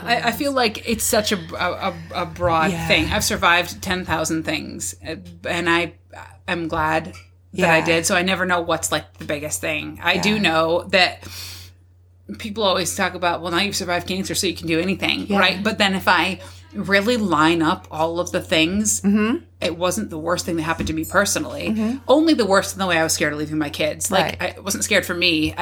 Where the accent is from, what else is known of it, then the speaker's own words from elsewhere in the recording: Akeley, Pennsylvania, United States; Hold my beard and watch this. I'm from Akeley, Pennsylvania.